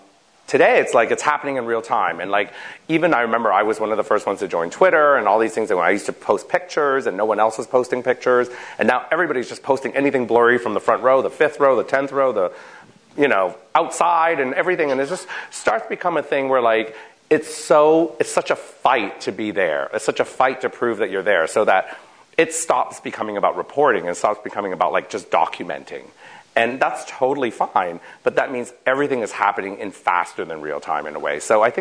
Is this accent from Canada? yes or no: yes; Canada; now in New York, United States; because being Canadian, I couldn't really work in the States.